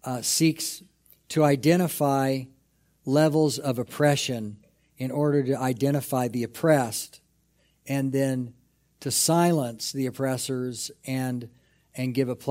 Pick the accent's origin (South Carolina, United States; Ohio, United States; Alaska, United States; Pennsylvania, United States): Alaska, United States; born there; first language English; English is my first language. I am born in the USA. Well, I was actually born in a territory of the United States called Alaska. But I'm going to say